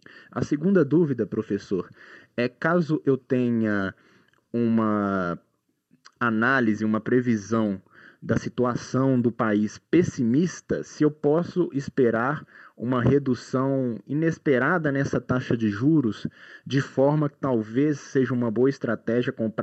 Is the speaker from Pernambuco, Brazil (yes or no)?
no; Pedro Leopoldo, Minas Gerais, Brazil; sou de Pedro Leopoldo, Minas Gerais.